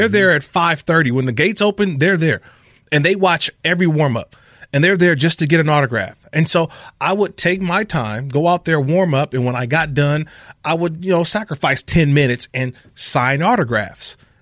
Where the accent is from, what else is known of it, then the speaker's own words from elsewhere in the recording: Oakland, California, United States; I was born and raised in Oakland.